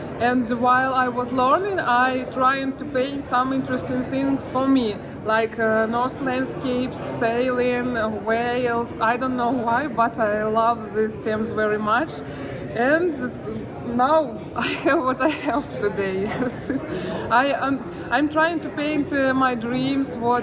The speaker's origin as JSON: {"language": "English", "region": "Kyiv", "country": "Ukraine", "second_language": "English", "moved": "as an adult", "lives_now": "Calgary, Canada", "said": "I am originally from Kyiv, but in May I was moved into Canada, to Calgary. Now I live in Calgary."}